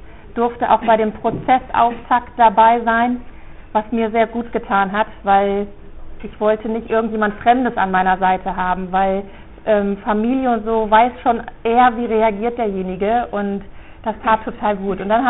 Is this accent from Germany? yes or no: yes; North Rhine-Westphalia, Germany; einmal war ich in Hessen, einmal bei uns in Nordrhein-Westfalen.